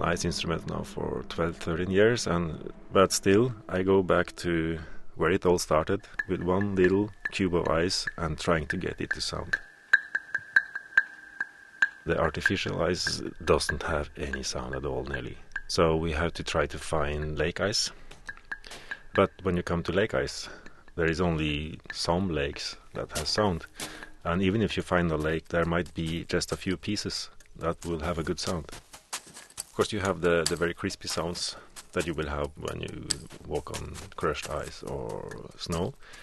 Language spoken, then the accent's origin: English; Norway; and I come from Norway.